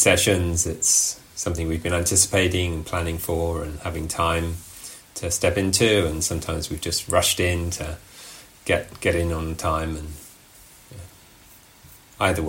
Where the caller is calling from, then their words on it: South West England, United Kingdom; I'm tuning in from Dorset in the southwest of the UK